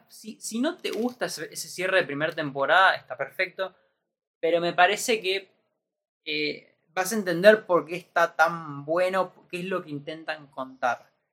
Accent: Argentina; siendo muy argentino, es los puertos argentinos

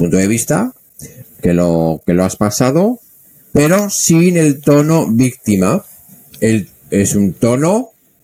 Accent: Zaragoza, Aragon, Spain; yo soy de Zaragoza y es la playa.

